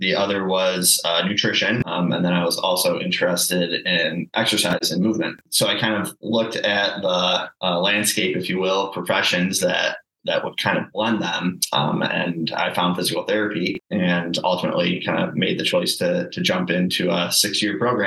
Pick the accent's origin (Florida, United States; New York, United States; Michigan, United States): New York, United States; Utica; now in Rochester, United States; I'm from Utica, New York, and went to Ithaca College. So I graduated in 2014 with my doctorate of physical therapy. I lived back in Utica for a year after that. And then in 2016, I moved here to Rochester